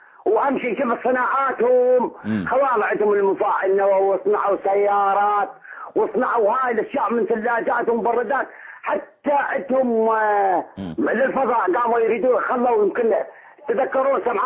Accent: Iraq; انا عربي عراقي وامي ايرانيه.

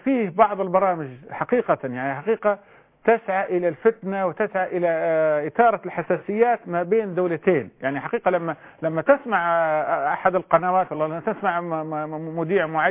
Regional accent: Libya; للأسف الشديد أن الآن في أشياء كثيرة إحنا كليبيين نستغرب

